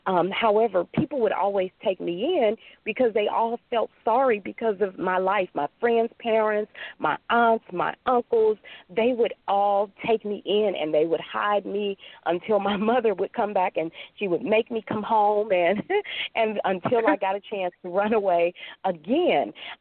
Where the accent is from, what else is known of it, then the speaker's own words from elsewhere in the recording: St. Louis, Missouri, United States; Louis, Missouri. And there was what we called a crazy hospital. It was called Malcolm Bliss.